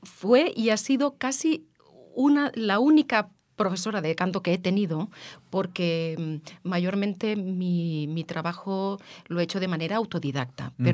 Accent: Valencian Community, Spain; Soy valenciana, sí, la tradición familiar es toda valenciana, aunque nací por avatares del destino y las circunstancias familiares. Mi abuelo se fue 30 años a plantar arroz en Sevilla.

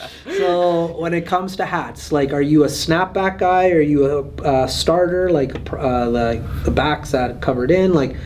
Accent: Fort McMurray, Alberta, Canada; for somebody like you, like me, we grew up here in Fort McMurray.

